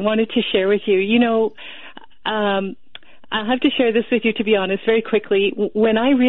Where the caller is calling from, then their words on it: Winnipeg, Manitoba, Canada; I'm calling from Winnipeg, Canada.